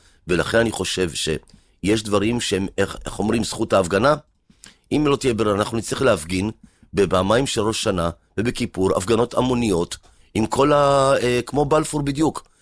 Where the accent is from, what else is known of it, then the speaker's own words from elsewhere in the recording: Southern District, Israel; אנחנו באים מהדרום, ואתה יודע, בדרום נופלים טילים